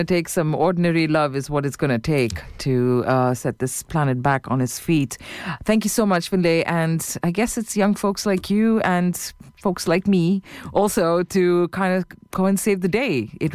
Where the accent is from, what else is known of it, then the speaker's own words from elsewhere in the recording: India; in my own country, I come from India